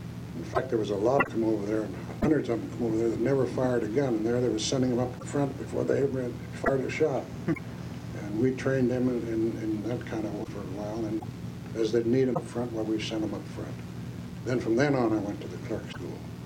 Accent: Girard, Ohio, United States; born there; I was born in Girard, Ohio, on January 13, 1893.

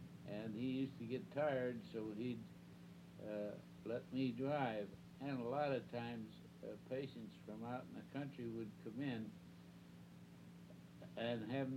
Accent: Pennsylvania, United States; now in Youngstown, United States; because I was originally from Pennsylvania, and that's where I had hoped to go back and practice.

